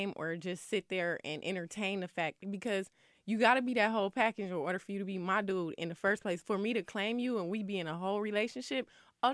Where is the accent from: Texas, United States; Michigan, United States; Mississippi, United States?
Michigan, United States; Flint; I'm a hood bitch, but at the end of the day, I'm from Flint.